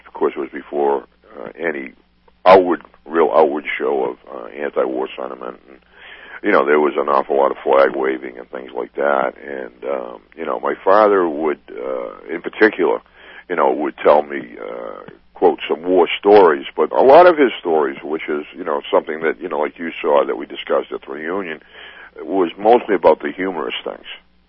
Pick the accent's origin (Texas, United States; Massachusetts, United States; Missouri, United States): Massachusetts, United States; Winchester; also born or lived in Charlestown, Massachusetts; And then in 1952, my parents purchased a home in Winchester, Massachusetts, where I resided, you know, through grammar school and high school until entering the serv